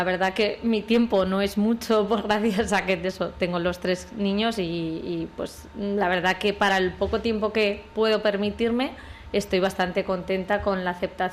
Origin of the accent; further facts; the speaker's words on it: Zaragoza, Aragon, Spain; Sí, la verdad que yo soy de Zaragoza